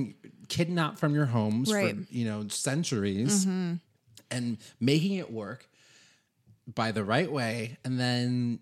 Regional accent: California, United States; I come from California, and I grew up in the suburbs, so I didn't realize there were things such as food deserts.

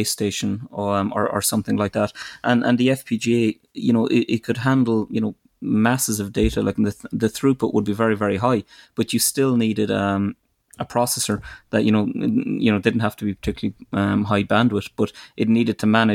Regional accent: Munster, Ireland; So you might tell from my accent, I'm Irish, but so I'm from the south of Ireland, southwest of Ireland, County Kerry.

